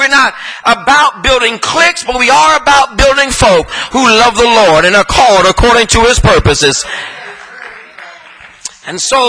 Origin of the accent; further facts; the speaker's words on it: Los Angeles, California, United States; growing up in South Central LA in 1977, 78, 79, the birthplace of Bloods and Crips.